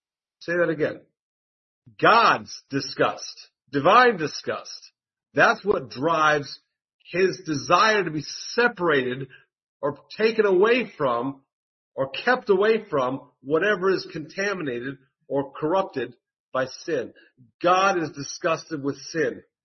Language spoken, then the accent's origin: English; United States; I didn't understand this when I first saw it because I'm just an American.